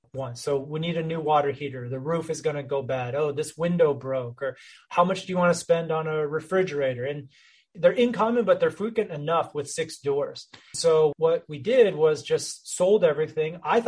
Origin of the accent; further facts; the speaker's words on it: Texas, United States; My background, I grew up in the North Texas area.